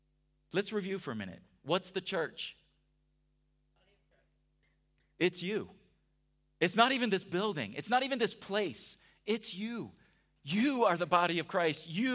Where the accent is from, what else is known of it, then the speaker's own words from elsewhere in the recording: United States; Because I, as an American, have a worldview that I believe I know and understand.